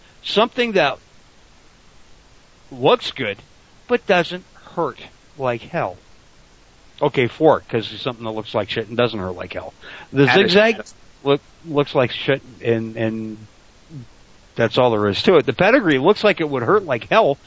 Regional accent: Canada; Wait, well, how is that surprise because I'm Canadian?

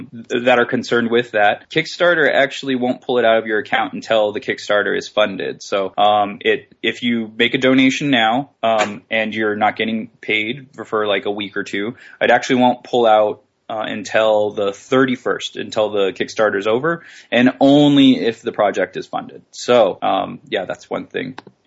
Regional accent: San Diego, California, United States; Well, I am from San Diego, and we have San Diego Comic Con down here, so that's pretty insane.

